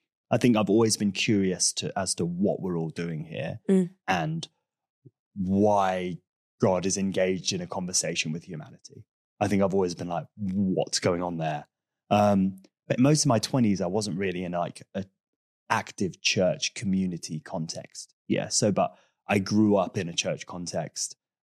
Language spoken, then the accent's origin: English; Milton Keynes, South East England, United Kingdom; now in London, United Kingdom; my dad was born in Ghana. My mom was born in London. I was born in North London and grew up in a place called Milton Keynes.